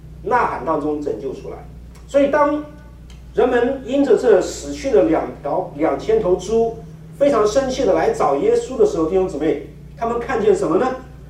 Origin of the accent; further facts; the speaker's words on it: China; 我记得我从小在农村长大，啊，我在农村长大，我是从来不敢一个人走，经过坟地的，你知道，中国农村有很多坟场